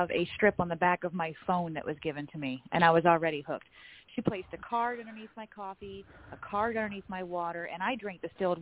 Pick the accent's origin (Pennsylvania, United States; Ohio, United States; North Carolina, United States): Ohio, United States; Lordstown; I'm from Lordstown, Ohio.